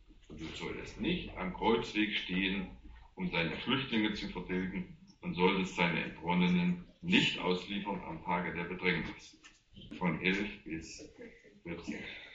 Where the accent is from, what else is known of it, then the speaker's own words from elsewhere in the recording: Germany; Lieben, ich sage das als ein Deutscher.